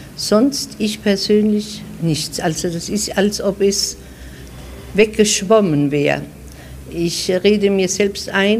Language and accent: German; Landau, Rhineland-Palatinate, Germany; born there; Geboren in Landau, in der Pfalz, in Deutschland, am 18. Februar 1926. Ich bin 78 Jahre.